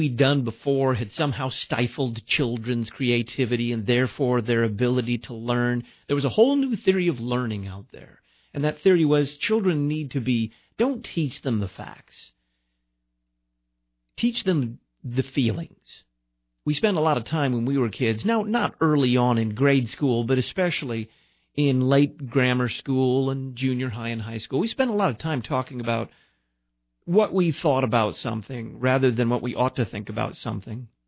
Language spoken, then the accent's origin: English; Dallas, Texas, United States; Now, where I grew up in Dallas, Texas.